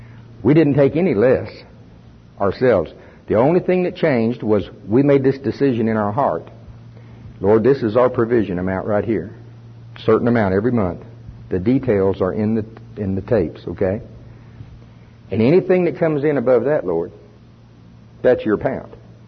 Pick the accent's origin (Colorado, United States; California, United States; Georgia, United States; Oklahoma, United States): Oklahoma, United States; I'm from Pottawatomie County, Oklahoma. We started this ministry in our living room.